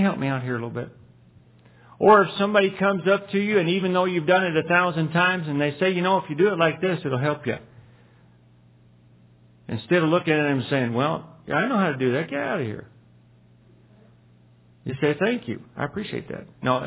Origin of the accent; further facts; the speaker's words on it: Texas, United States; I'm dumb. I'm from Texas.